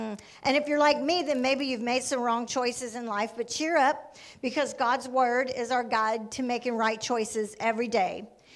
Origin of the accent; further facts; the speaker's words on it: Sylacauga, Alabama, United States; also born or lived in Birmingham; I was raised in Sylacauga